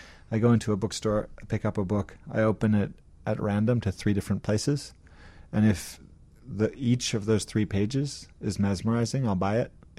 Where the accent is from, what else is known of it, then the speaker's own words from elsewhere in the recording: New York, United States; now in Chicago, United States; I was from New York, but I had never visited Chicago.